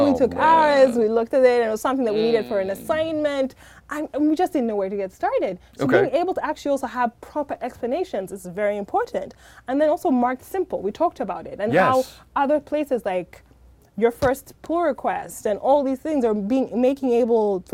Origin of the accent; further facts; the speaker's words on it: Uganda; because I'm from Uganda, and like the internet can be spotty, can be amazing in some areas, can be really spotty in other areas.